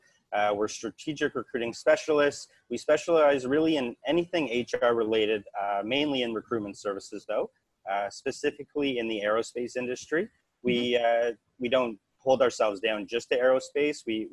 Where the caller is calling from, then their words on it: Toronto, Ontario, Canada; Well, I'm in Toronto, Canada.